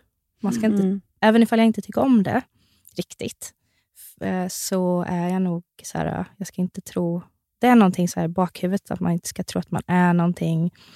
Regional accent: Värnamo, Jönköping County, Sweden

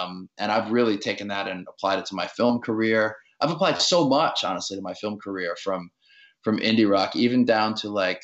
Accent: New Orleans, Louisiana, United States; Like, I grew up in New Orleans in the suburbs, and, like, so a lot of my influences were not very indie rock based.

